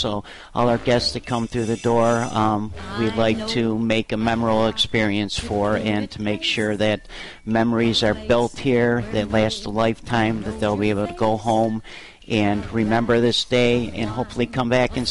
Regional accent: Buffalo, New York, United States; born there; I was born in Buffalo.

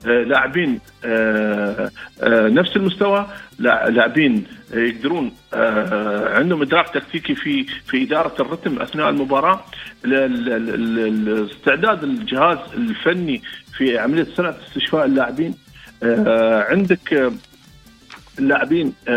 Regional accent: United Arab Emirates; انا اماراتي

